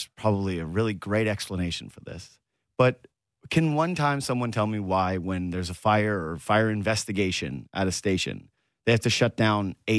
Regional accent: Yukon, Canada; Good thing I'm from the Yukon.

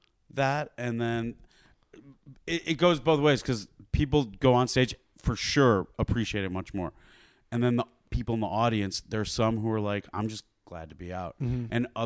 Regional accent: West Bloomfield, Michigan, United States; I'm from the Detroit area.

